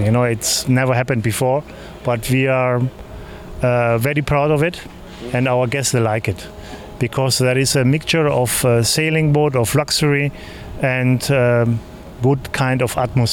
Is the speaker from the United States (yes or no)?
no; Germany; accent: German; English is a second language; Yes, I'm Greek. But I was born and I grew up in Germany.